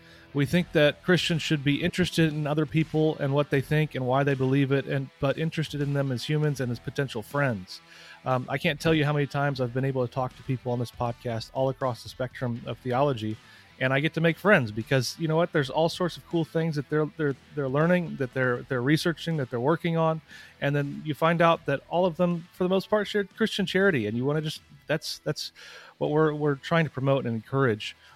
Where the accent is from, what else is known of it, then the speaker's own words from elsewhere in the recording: Midwest, United States; I grew up in the Midwest.